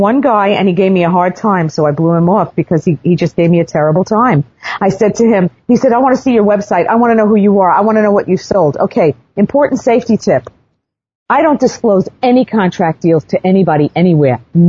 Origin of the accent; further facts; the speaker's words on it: New York, United States; I'm from New York. I have F in my DNA, right? In New York, we use the F word like it's a comma.